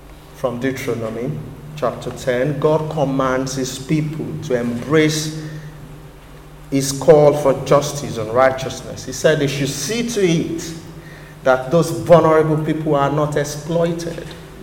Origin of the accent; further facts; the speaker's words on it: Nigeria; As an African, as a West African, as a Nigerian, it concerns me